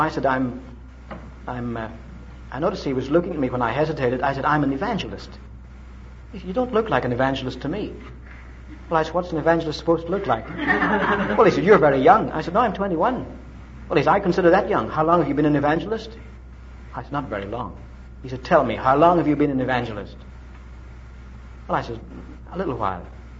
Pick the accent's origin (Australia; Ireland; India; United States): Ireland; I said, "No, I'm from Ireland." He said, "I knew you're a foreigner as soon as you opened your mouth."